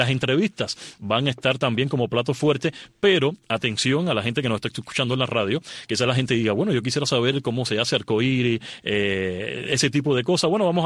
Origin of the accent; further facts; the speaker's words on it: Cuba; yo como cubano y como miembro de la comunidad y como periodista también